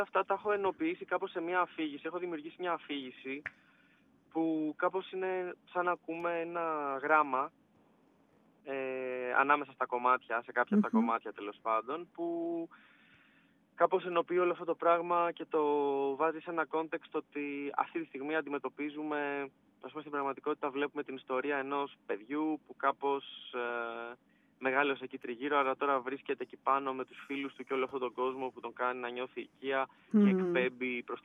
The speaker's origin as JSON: {"language": "Greek", "town": "Athens", "region": "Attica", "country": "Greece", "tie": "born or raised there", "said": "το Λυκαβητό τον έβλεπα κάθε μέρα εκεί που μεγάλωσα, γιατί μεγάλωσα σχετικά κοντά"}